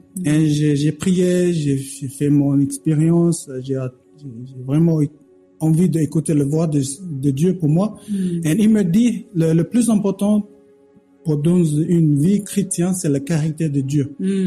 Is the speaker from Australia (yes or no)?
yes; Australia; French is a second language; moved away as an adult; now in France; Je viens d'Australie et je suis venu en France pour jouer professionnel.